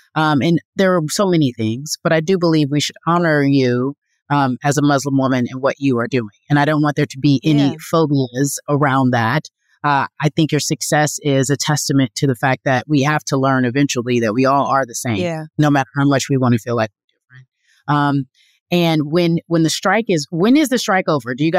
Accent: Pasadena, California, United States; Growing up in Pasadena, you know where that is, like another side of the world.

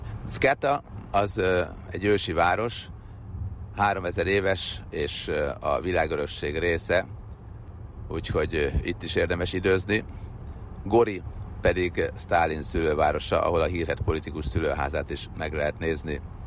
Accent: Hungary; Mi is azt mondjuk, hogy Magyarország, magyarok vagyunk

